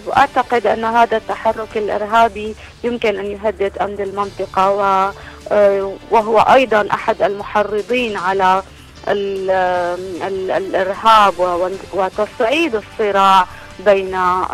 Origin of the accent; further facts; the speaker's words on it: Syria; لنأخذ كسوريين يعني في سوريا